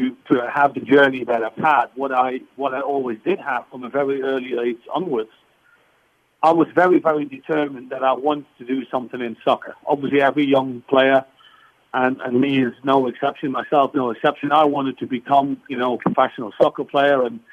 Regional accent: Netherlands; I was born in 64, so really when I started to get acquainted with soccer, it was sort of in the 70s, and I grew up with the golden age of Dutch football

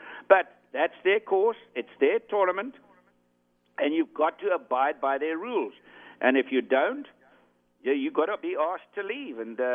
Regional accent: South Africa

